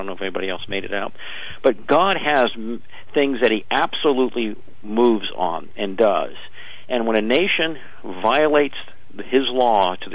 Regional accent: Virginia, United States; My father's a naval officer, and I grew up on Little Creek Amphibious Base, which is the home of SEAL Team 2.

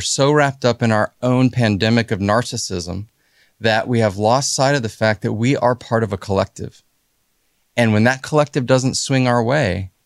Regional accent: Texas, United States; I wasn't raised that way. I grew up in Texas. You know, I was like, you know, like Texas first, American second, right?

